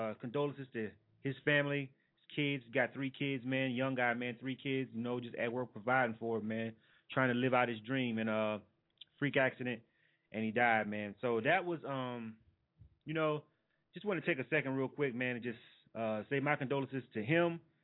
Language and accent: English; Panama City, Florida, United States; one of the a local artists down where I'm from. I'm actually from Panama City, Florida, for those of you who don't know.